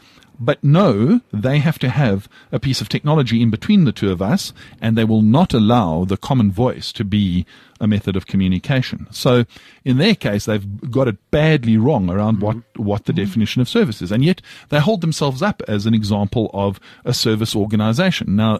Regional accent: South Africa; as a South African

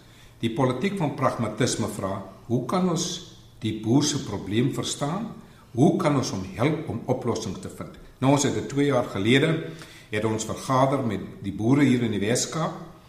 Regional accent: Western Cape, South Africa; Ek is van die Weskus, so ek verstaan die dialek.

